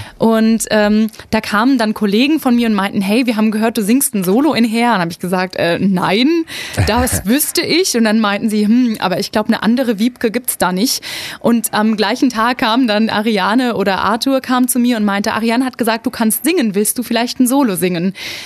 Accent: Neu-Ulm, Bavaria, Germany; also born or lived in France; Also ich bin tatsächlich in der Donauklinik in Neu-Ulm geboren.

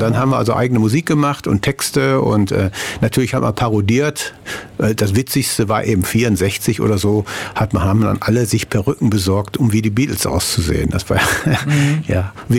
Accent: North Rhine-Westphalia, Germany; ich komme aus dem Ruhrgebiet, wie man vielleicht ein bisschen hört.

